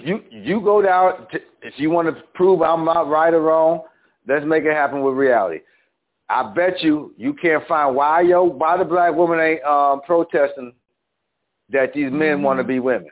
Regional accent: Buffalo, New York, United States; we grew up on … in Buffalo because he had a family living in Buffalo called the Fishers.

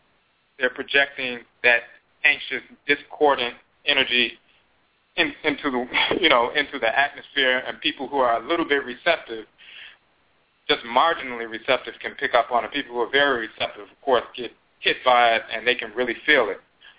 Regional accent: Chicago, Illinois, United States; Like, for example, I'm from Chicago, so there's a certain regions, there are differences in regions.

